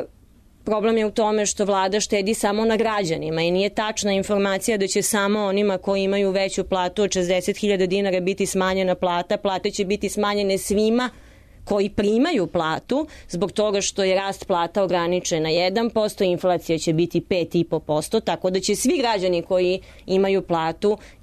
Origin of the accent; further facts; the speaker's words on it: Novi Sad, Vojvodina, Serbia; Mi dolazimo, gospođa Gojković i ja dolazimo iz Novog Sada